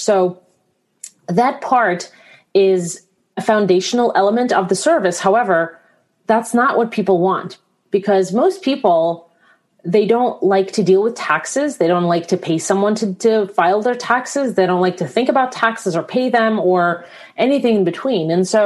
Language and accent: English; Belarus; moved away; So actually, I'm actually originally from Belarus.